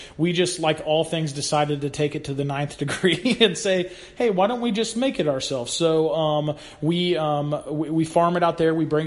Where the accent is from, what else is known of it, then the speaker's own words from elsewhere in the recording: Newtown, Indiana, United States; I would be starting a multi-million dollar business in Newtown, my hometown, I would have thought you were ludicrous, but here we are, and I wouldn't change it for anything.